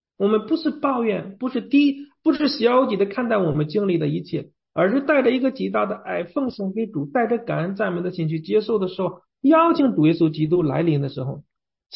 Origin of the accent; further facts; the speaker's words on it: China; 神父看见我一个外国人，他说：“你从哪里来的？”我说：“我从中国来的。”